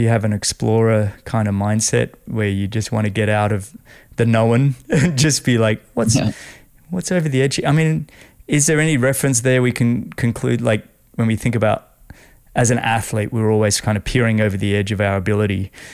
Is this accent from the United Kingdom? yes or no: no; Sydney, New South Wales, Australia; growing up in Sydney there